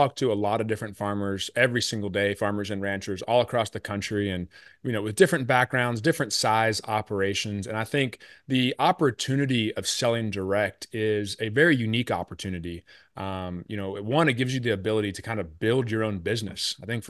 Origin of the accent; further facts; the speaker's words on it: Florida, United States; I grew up in Florida in a subdivision completely off a ranch or off a farm, had nothing really to do with farming and ranching as I grew up